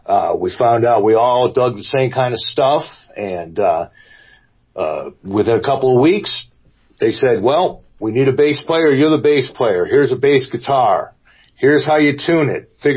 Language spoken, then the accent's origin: English; Buffalo, New York, United States; also born or lived in Elmira; I was born downstate in Elmira, and my first memories are from Buffalo.